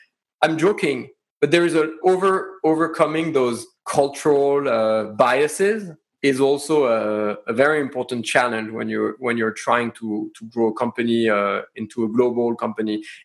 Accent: France; accent: French; English is a second language; In France, the people are still in the office at 7. Like my French accent, I hope.

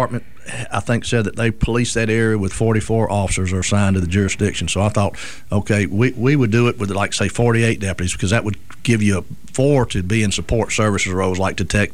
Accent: Mobile, Alabama, United States; because I grew up in Mobile and always were involved in Mardi Gras, still am

